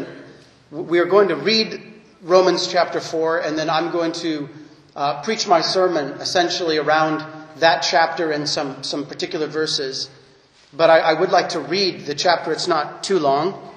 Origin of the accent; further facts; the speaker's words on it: Phoenix, Arizona, United States; the Reformed churches in Arizona, where I grew up in Phoenix, Arizona